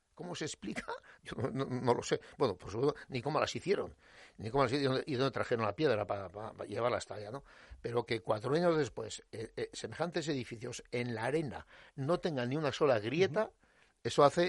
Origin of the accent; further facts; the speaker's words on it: San Sebastián, Basque Country, Spain; yo soy del barrio de Martutene, allí de las afueras de Donosti.